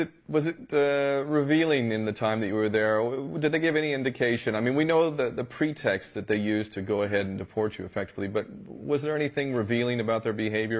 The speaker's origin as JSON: {"language": "English", "country": "United States", "tie": "born there", "said": "I feel that it is absolutely essential as an American-born son that I do everything in my power to stop the crimes of my birth nation."}